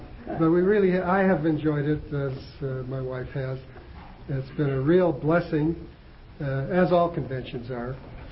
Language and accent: English; Los Angeles, California, United States; from Los Angeles